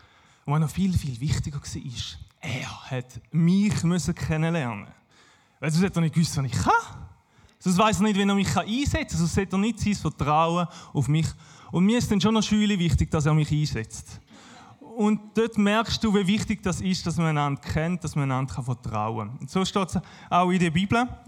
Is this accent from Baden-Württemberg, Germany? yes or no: no; Löningen, Lower Saxony, Germany; now in Schaffhausen, Switzerland; Ich komme ursprünglich aus Löningen, wohne jetzt aber mit meiner bezaubernden Frau Schaffhausen.